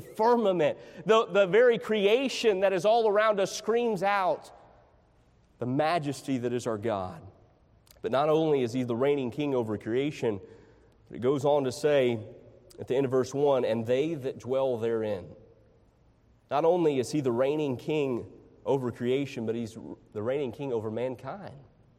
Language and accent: English; Tennessee, United States; many of you probably know I'm from the East Tennessee area. That's where I was born and raised. About 30 minutes south of Bristol, Tennessee, is where I grew up.